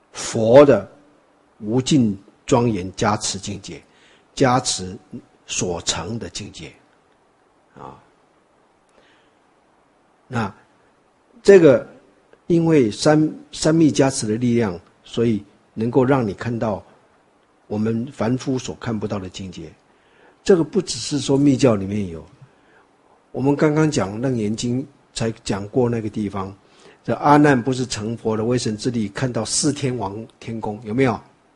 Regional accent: Taiwan; 我们台湾话说大帅哥了

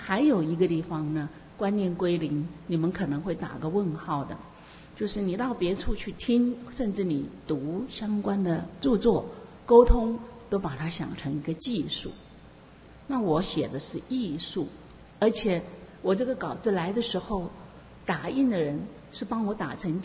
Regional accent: Taiwan; 但基本上它不是我们台湾人，不是我们华裔，我们华人，我们中国人的一个习性

